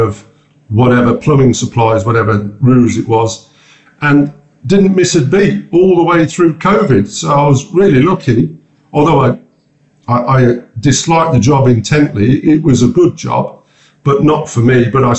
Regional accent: Northampton, East Midlands, United Kingdom; I'm not Norfolk, I'm not Suffolk, I'm from Northampton

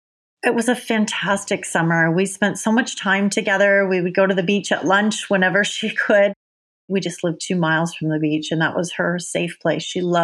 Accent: Ontario, Canada; also born or lived in Oakville; I was born in Oakville, Ontario, just north of Toronto is where I was raised.

